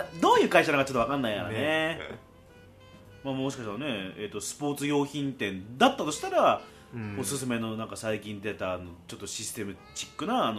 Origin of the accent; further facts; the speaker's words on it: Fukuoka, Japan; 福岡とは違った僕の地元福岡とは違ったんだった